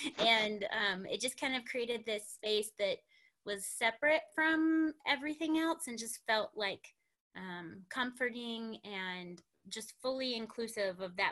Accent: Mississippi, United States; I am the youngest of seven children. I grew up in Mississippi on a rural farm in Oktibbeha County.

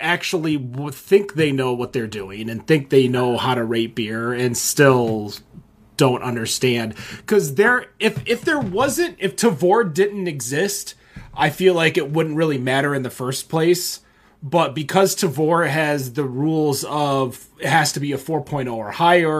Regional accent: Michigan, United States; and we're from Michigan

